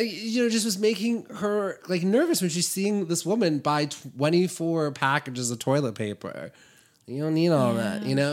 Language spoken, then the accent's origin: English; California, United States; this is why I've moved away from New York and I'm back in fucking California with my people